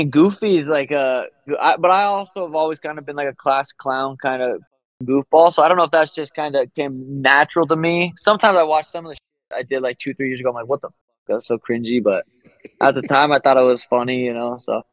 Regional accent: Helena, Montana, United States; moved away; I'm going back to Helena, Montana here soon, my hometown.

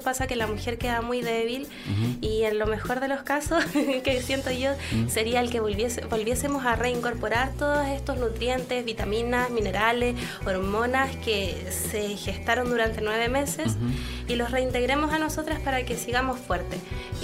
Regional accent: Chile; Yo soy chilena, nací aquí en Chile, las raíces es los pueblos originarios de Chile, mapuche

